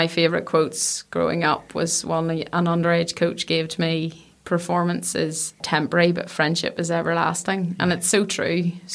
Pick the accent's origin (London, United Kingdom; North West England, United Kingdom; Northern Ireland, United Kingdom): Northern Ireland, United Kingdom; Belfast; I'm born and bred in Belfast